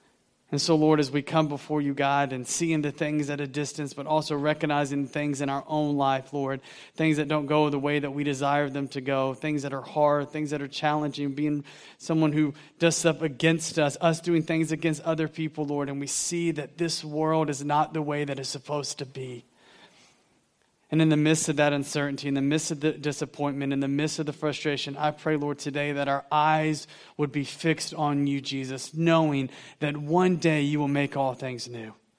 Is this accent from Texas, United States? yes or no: no; Atlanta, Georgia, United States; I was from the Atlanta area, I snatched her before anybody else could.